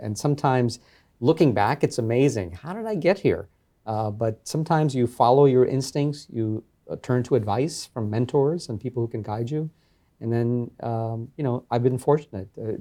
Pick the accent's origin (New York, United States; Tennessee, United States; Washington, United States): New York, United States; Brooklyn; I think it has to do with growing up in Brooklyn.